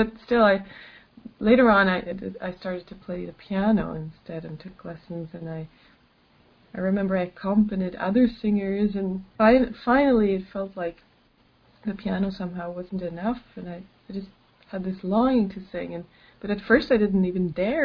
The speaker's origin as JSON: {"language": "English", "town": "Ås", "region": "Jämtland", "country": "Sweden", "lives_now": "Stockholm, Sweden", "said": "Well, I live in Stockholm since a long time now, but originally I come from further up north. It's a small village called Ås, A with a circle and S, in Jämtland, close to the mountains."}